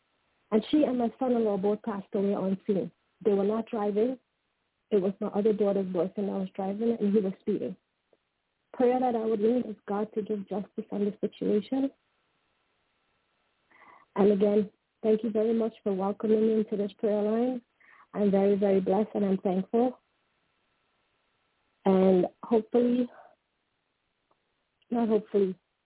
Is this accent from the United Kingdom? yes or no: no; Trinidad & Tobago; It's Hindu. It's a Hindu name. I'm from Trinidad and Tobago.